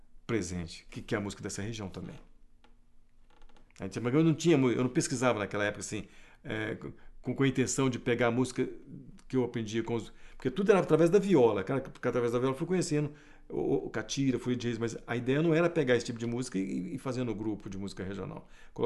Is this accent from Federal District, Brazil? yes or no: yes; Brasília, Federal District, Brazil; Nunca saí de Brasília para morar em outro lugar, não ser Brasília. E adoro isso aqui.